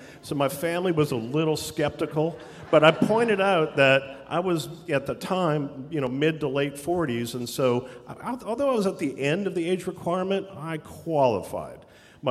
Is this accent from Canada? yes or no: yes; Canada; I'm Canadian. So that was a bit of an issue. Now, I'm 57 years old, which means that I grew up in, you know, in the 60s. I was born in 1961.